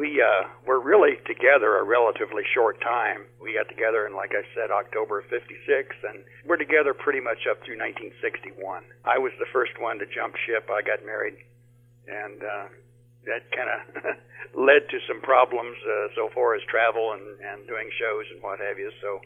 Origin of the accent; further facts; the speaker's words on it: Indianapolis, Indiana, United States; moved away as an adult; I'm originally from Indianapolis. I was born and raised there and was there until I was 24 years old and then moved to Florida from there.